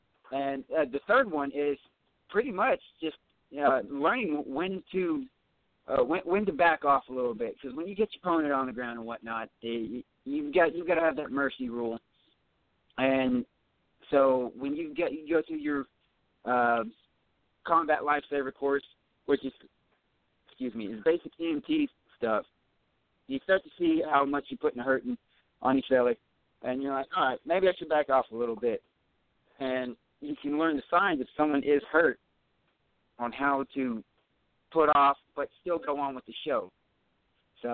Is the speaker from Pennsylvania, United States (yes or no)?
no; Texas, United States; I'm hardcore Texan, hook 'em horns.